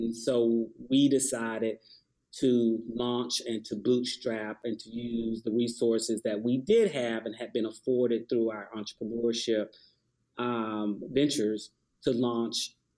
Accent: Atlanta, Georgia, United States; You know, being born and raised in Atlanta and looking at how, you know, our civil rights movement translated to an economic rights movement

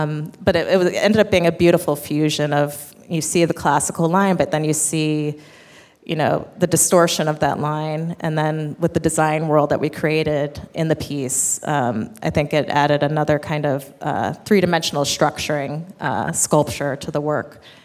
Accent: New York, United States; they all came to the show too because I'm a New Yorker.

